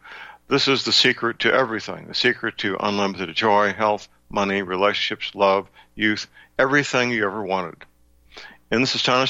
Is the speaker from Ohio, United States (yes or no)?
no; St. Louis, Missouri, United States; Robert Collier, the author, was from my hometown, St. Louis, Missouri